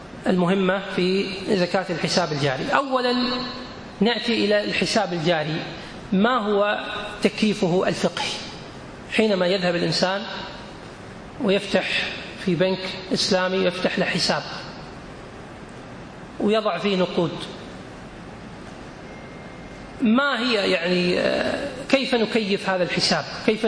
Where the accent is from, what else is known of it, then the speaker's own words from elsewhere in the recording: Kuwait; عندنا في الكويت هنا مثلا بيت الزكاة مشكورا يقوم في كل رمضان بحسبة الشركات